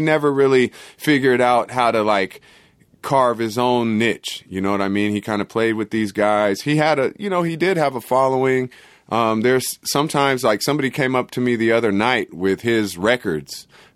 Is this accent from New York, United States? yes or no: no; Oakland, California, United States; From a very early age. I was growing up in Oakland.